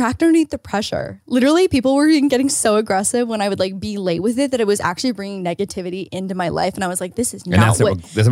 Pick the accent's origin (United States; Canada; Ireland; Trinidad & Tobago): Canada; As a Canadian, I think it's fine. As a Canadian, I'm excited.